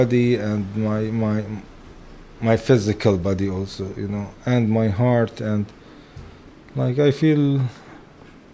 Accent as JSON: {"language": "English", "town": "Jerusalem", "country": "Palestine", "lives_now": "Jericho, Palestine", "said": "I'm originally from Jerusalem. Now I live in Jericho. I'm 42 years old."}